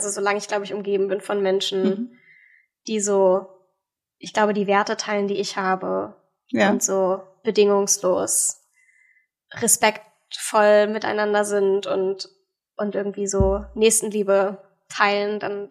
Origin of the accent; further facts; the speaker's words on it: Schwerin, Mecklenburg-Vorpommern, Germany; Ich bin als Europäerin aufgewachsen in Schwerin.